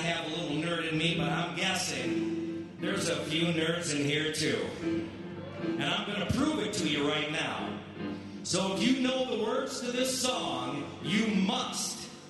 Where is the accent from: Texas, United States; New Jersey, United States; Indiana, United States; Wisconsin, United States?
Wisconsin, United States; Mosinee; I am from Mosinee.